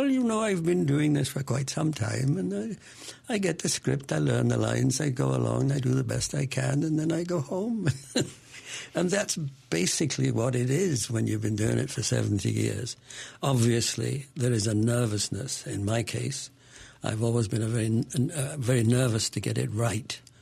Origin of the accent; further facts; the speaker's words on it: Glasgow, Scotland, United Kingdom; born there; I was born in Curzon Street, within sight of Botanic Gardens, Maryhill.